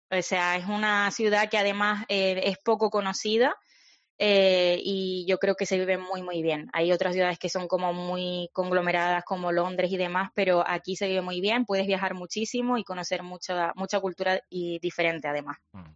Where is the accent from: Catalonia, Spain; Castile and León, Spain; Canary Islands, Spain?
Canary Islands, Spain; me duele que siendo canaria me digan eso, pero ya 3 años sin sol se notan.